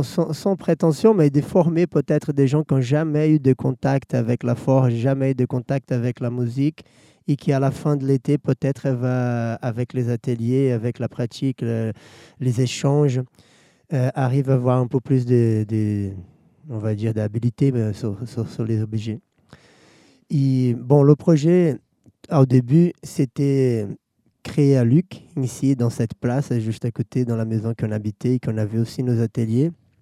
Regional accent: Brazil; vu que moi je suis brésilien

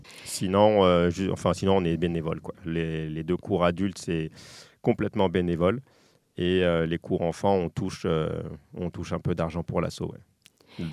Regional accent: Île-de-France, France; J'avais déjà fait de l'aïkido dans le 91, d'où je viens

